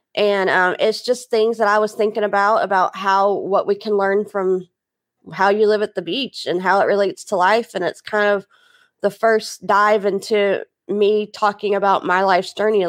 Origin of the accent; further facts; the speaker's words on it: Houston, Texas, United States; I was originally from Houston, Texas. I was born in 78